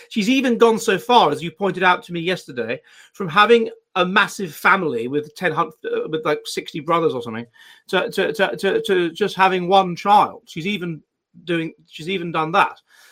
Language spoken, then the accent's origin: English; England, United Kingdom; now in Finland; I'm English and I'm in a pub in Finland.